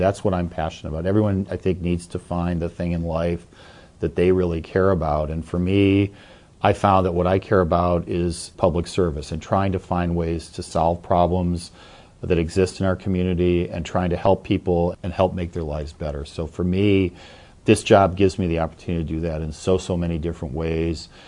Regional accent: Chicago, Illinois, United States; So I grew up in the Chicago area, went to Cubs games as a kid, went back to law school there, went to Cubs games then.

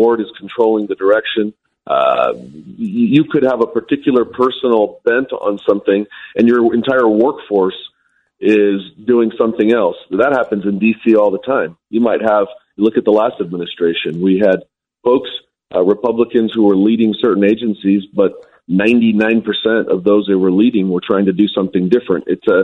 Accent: Hawaii, United States; also born or lived in Southern California; now in Utah, United States; I grew up in Hawaii in Southern California to immigrant parents, and I came out here to play sports, but fell in love with the state

